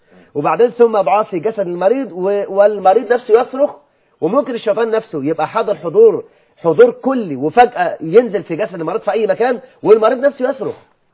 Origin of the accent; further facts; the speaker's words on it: Egypt; طب ده مش موجود يعني في حال اضطرار عندنا في مصر